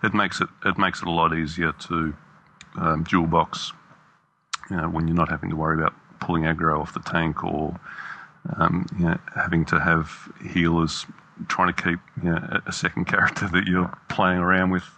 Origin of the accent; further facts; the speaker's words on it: Australia; I'm Australian, so we make words up down here